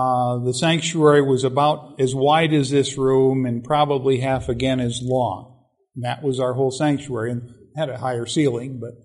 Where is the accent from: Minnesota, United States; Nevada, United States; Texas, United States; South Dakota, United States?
Minnesota, United States; born or raised there